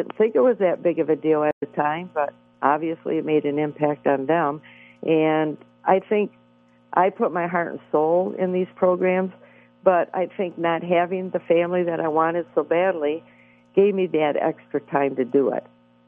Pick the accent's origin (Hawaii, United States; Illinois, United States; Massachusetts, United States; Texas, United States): Illinois, United States; Rockford; Well, it is my hometown. I mean, Rockford, born and raised there.